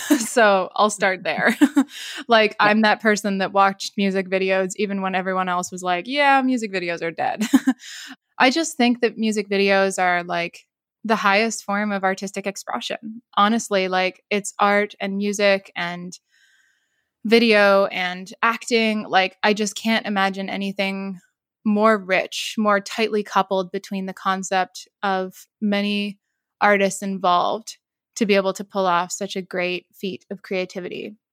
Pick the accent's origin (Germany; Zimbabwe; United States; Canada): Canada; now in London, United Kingdom; I was living in London, which is where Last.fm was based, even though originally I'm from Canada.